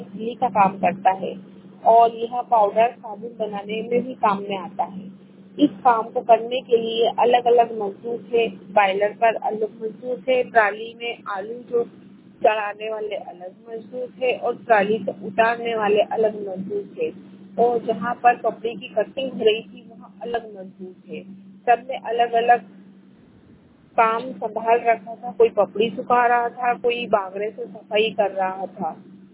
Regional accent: Mhow, Madhya Pradesh, India; मैं महू से हूँ, जिला इंदौर, तहसील महू।

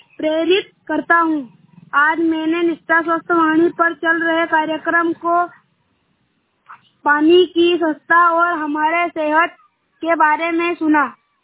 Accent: Sonpur, India; मैं ग्राम सोनपुर से हूँ।

